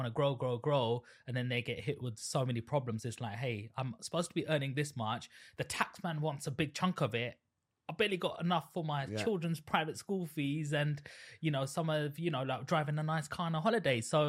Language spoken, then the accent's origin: English; Stratford, London, United Kingdom; So I grew up in East London, Stratford, where you probably know where the Olympics happened, 2012 yeah.